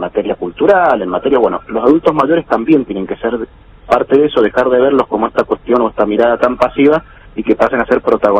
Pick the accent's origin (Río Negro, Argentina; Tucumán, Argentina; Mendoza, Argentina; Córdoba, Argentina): Mendoza, Argentina; San Rafael; en mi caso y en nuestro caso que somos de San Rafael